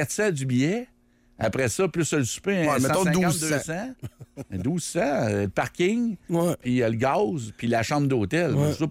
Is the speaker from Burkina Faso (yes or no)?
no; Quebec, Canada; Oh, ben, je suis du Québec aussi, mais particulièrement à Québec, ça n'a aucun sens.